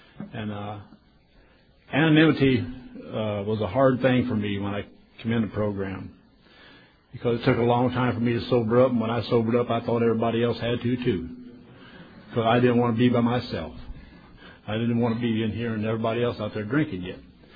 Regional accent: Midland City, Alabama, United States; I say I come from a small town in Alabama, a little town called Midland City, Alabama.

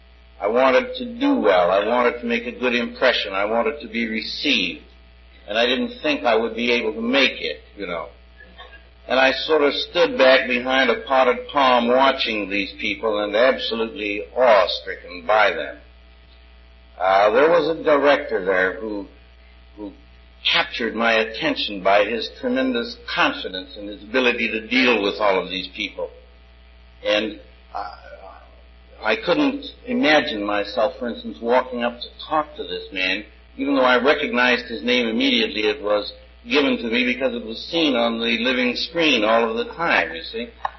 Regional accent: Winnipeg, Manitoba, Canada; I'm an alcoholic. And I come from Winnipeg, Canada.

